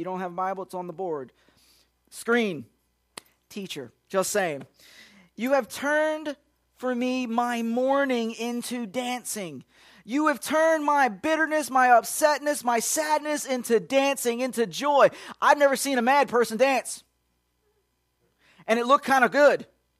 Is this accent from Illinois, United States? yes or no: no; Philadelphia, Pennsylvania, United States; I'm from Philadelphia, if you're from up there, if you're a Yankee just like I am